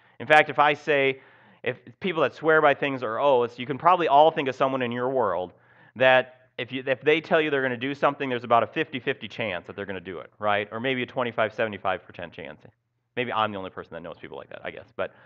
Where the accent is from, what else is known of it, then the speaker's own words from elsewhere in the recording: Minnesota, United States; The problem is we live in the Midwest, and I especially, when growing up in Minnesota, it's even worse up there, trust me